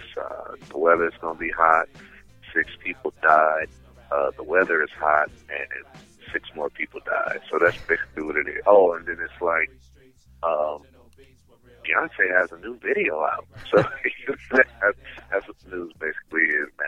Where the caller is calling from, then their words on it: Los Angeles, California, United States; Yeah, I'm in L.A. Los Angeles.